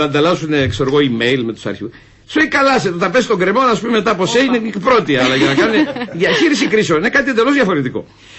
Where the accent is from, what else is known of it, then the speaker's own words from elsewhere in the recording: Agios Nikolaos, Crete, Greece; Στον Άγιο Νικόλαο, λοιπόν, έχουμε ένα σημείο που παλιά